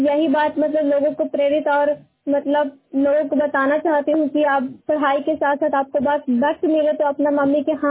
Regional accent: Hilsa, Bihar, India; मैं हिलसा पूना की निवासी हूँ।

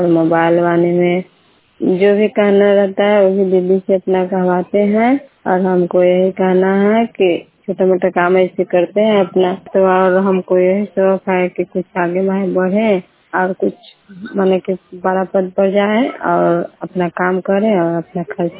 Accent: Bihar, India; घर नंदन कैत का है और मक्के प्रखंड के रहने वाली हूँ।

